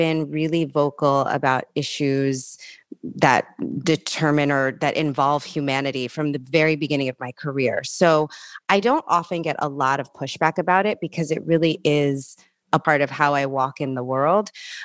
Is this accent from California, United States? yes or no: no; New York City, New York, United States; You know, I come from New York City